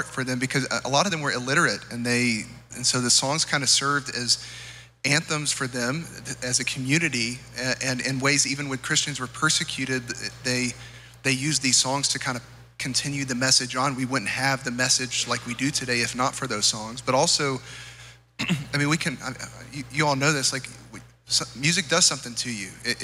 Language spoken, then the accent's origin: English; Winder, Georgia, United States; Yeah, story is very similar. I grew up in Winder, Georgia.